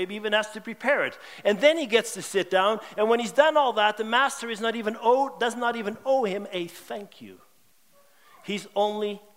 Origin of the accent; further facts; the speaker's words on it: West Coast, United States; I come from the West Coast, or at least lived there for 30 years